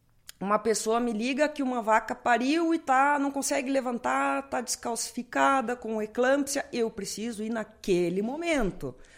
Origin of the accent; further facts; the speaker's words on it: Lagoa Vermelha, Rio Grande do Sul, Brazil; voltei para minha terra com muito orgulho e carinho, trabalhando em Lagoa Vermelha